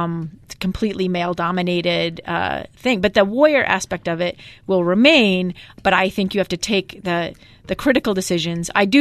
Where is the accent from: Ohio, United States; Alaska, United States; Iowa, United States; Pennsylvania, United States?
Alaska, United States; You know, I grew up in Alaska, libertarian leaning